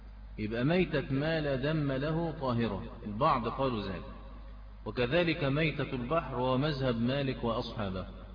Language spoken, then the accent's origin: Arabic; Egypt; كلنا المفروض كمصريين نعرفه